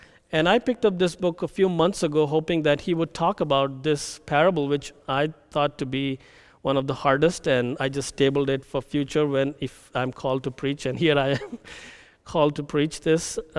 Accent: India; the Indian government, I'm an Indian citizen, the Indian government decided to change the currency bills that were in circulation in India and abroad, actually.

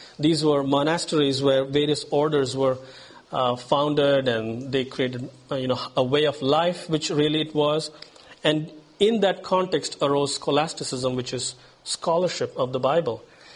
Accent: India; And then, so I'm from India.

